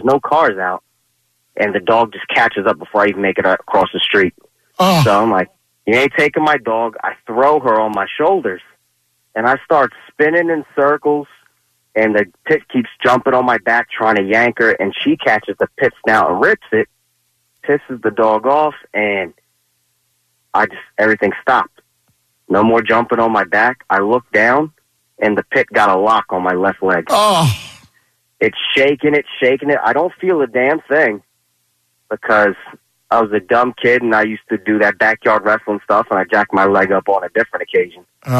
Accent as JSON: {"language": "English", "town": "Philadelphia", "region": "Pennsylvania", "country": "United States", "tie": "born or raised there", "said": "And I grew up in Old Kensington near like 4th and Girard."}